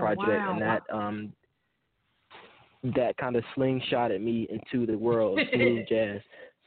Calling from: Columbia, South Carolina, United States; I'm currently calling in from Columbia, South Carolina.

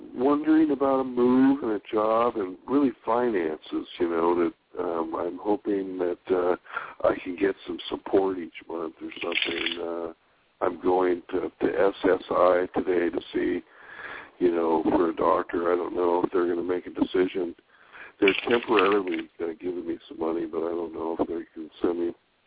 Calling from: California, United States; California.

